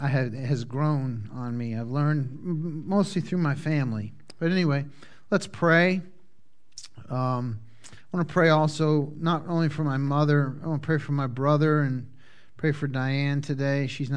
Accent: Massachusetts, United States; You know, growing up in Massachusetts as a boy, watching that and the Dukes of Hazzard was my understanding of this place and these people.

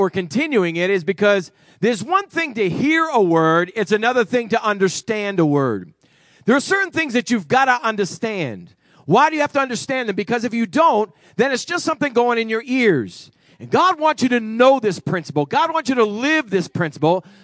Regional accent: New England, United States; I'm from New England, and they're stoic up in the North Country.

